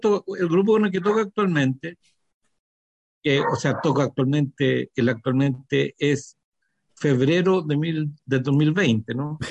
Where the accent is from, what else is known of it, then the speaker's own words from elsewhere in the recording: Chile; No, le digo, yo somos chilenos, weón.